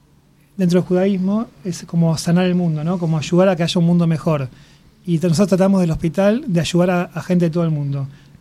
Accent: Argentina; now in Mexico; Soy el único argentino y casi de los únicos extranjeros de México

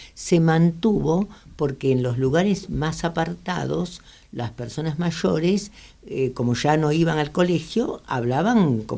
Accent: Buenos Aires, Argentina; accent: porteño; Porque nosotros lo hablamos con acento porteño.

